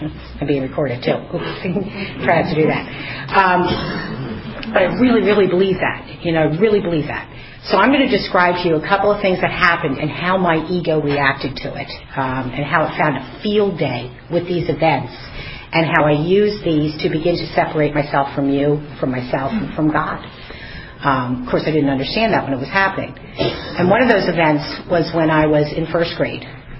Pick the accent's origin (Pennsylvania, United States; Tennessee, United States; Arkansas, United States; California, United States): Pennsylvania, United States; Pottsville; And to end up in my hometown, Pottsville, is just like, whoa, I did not see that coming.